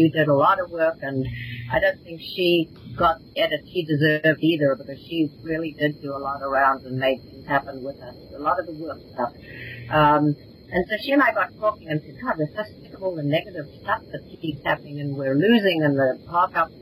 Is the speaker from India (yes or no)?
no; South Africa; accent: South African; I'll probably do a South African one, because that's where my accent comes in.